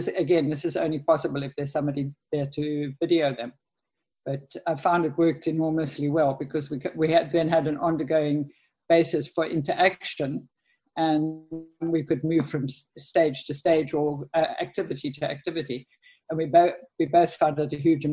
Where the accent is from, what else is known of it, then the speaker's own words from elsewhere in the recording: Cape Town, Western Cape, South Africa; I'm a physio from Cape Town, South Africa